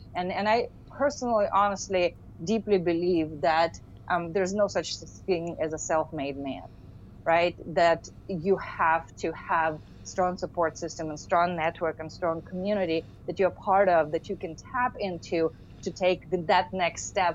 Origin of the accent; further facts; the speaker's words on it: Russia; moved away; I mean, I am an immigrant, right? So let's start with that. The fact that I grew up in Russia, right? Went back, it was USSR